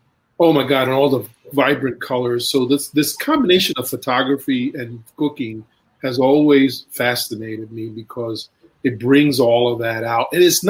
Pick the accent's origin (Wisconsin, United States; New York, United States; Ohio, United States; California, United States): New York, United States; New York City; I grew up in East Harlem, so for me, absolutely.